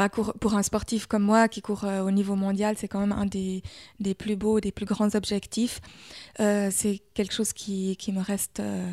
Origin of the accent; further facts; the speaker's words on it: Germany; now in Switzerland; je suis allemande, mais je vis en Suisse.